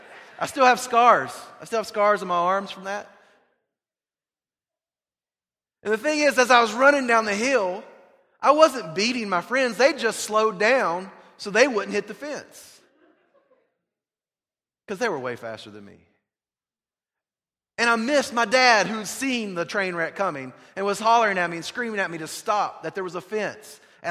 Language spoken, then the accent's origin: English; the South, United States; So I grew up in the South on a farm. They were very common.